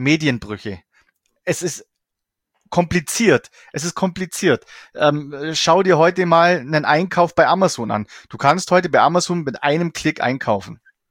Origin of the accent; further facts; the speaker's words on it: Bavaria, Germany; ich komme aus dem Allgäu